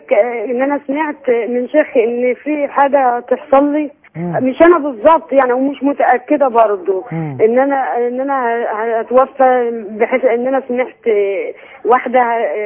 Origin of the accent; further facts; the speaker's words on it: Monufia Governorate, Egypt; من المنوفية.